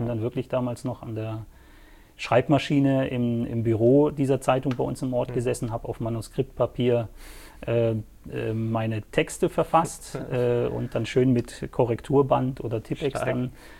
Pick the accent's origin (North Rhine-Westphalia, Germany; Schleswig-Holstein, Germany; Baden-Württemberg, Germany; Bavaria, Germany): Baden-Württemberg, Germany; Wo bin ich aufgewachsen? Ich traue mich inzwischen auch offen zu sagen, hier unten im Schwabenland. Ich bin das, was der Süddeutsche gemeinhin als Muschelschubser bezeichnet.